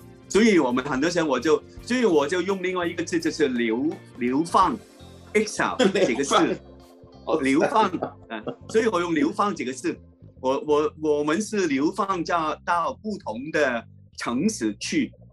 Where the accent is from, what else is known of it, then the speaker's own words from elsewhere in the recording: Hong Kong; also born or lived in Canada; 因为我本身是我在香港出生，我在香港是大部分的时间都是在香港，我过去只是大概有一年半的时间在加拿大